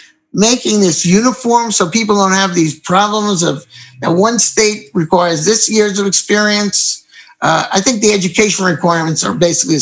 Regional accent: New York, United States; I'm from New York originally, and we never stop talking.

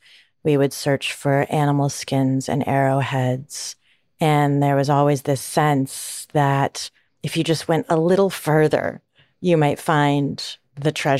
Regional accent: Kalispell, Montana, United States; I grew up in Kalispell, Montana, and my great-grandparents had a farm in Shoto, Montana, and we spent all of our summers there.

